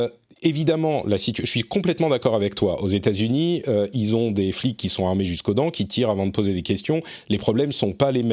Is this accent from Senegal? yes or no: no; France; J'ai l'impression qu'elle est moins présente chez nous en France, peut-être en Europe